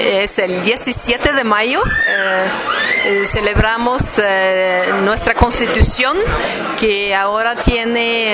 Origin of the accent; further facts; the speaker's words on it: Norway; Spanish is a second language; now in Mexico; Y en Noruega es una fiesta muy importante para nosotros